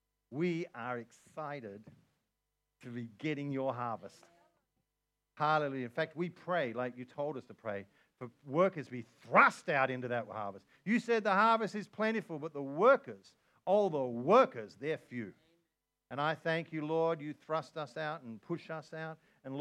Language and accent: English; Australia; me, as an Australian, sitting here in the ends of the earth